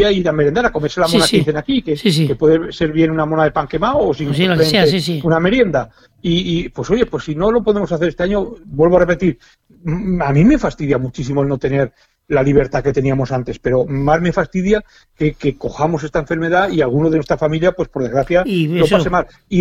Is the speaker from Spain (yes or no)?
yes; Montanejos, Valencian Community, Spain; Mi pueblo, Montanejos, es turístico. Buah. Y bueno, está relativamente cerca de Valencia, porque está a 90 kilómetros de Valencia.